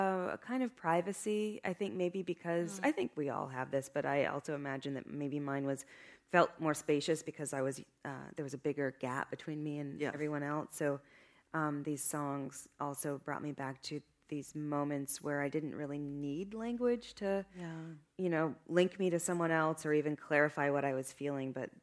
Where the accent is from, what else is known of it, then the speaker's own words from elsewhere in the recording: California, United States; I grew up in Northern California.